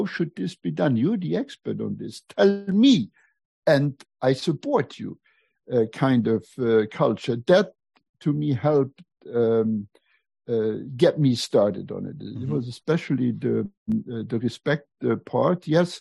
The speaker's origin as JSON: {"language": "English", "country": "Luxembourg", "tie": "born or raised there", "also_born_or_lived": "Germany", "first_language": "Luxembourgish", "second_language": "English", "moved": "as an adult", "said": "I was born in Europe, which you may know from my accent. I was raised speaking Luxembourgish. I was born in Luxembourg, got my education in Luxembourg, and then I went to college in Germany. And so in Luxembourg, I learned German, I learned French."}